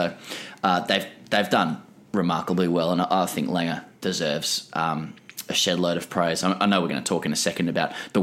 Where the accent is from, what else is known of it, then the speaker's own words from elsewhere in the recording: Australia; you know, as an Australian